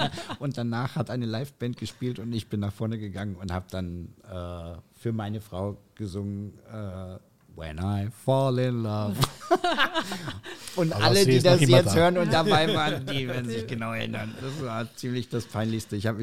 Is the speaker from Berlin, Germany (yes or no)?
no; North Rhine-Westphalia, Germany; Ich komme aus Nordrhein-Westfalen und da ist das einfach der Manta-Teller.